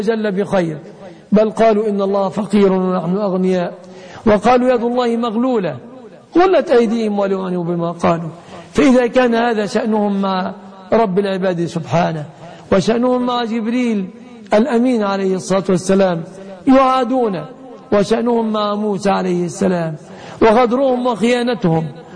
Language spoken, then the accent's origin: Arabic; Egypt; بلادنا مصر